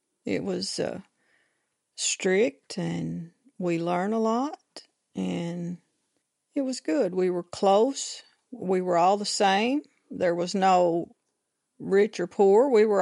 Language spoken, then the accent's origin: English; Blackie, Alberta, Canada; Growing up in Blackie, to me, was wonderful.